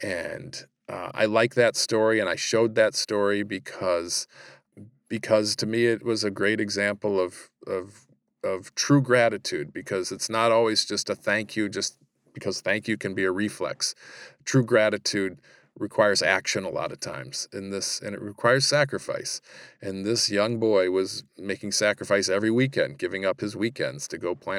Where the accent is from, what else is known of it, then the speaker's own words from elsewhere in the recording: Toledo, Ohio, United States; So this is a kid in Toledo, Ohio, my hometown, who had been taught at an early age to pay it forward.